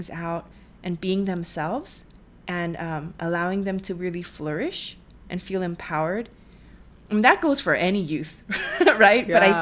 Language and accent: English; United States; for example, I'm Korean American. There is not one Korean American like me, right?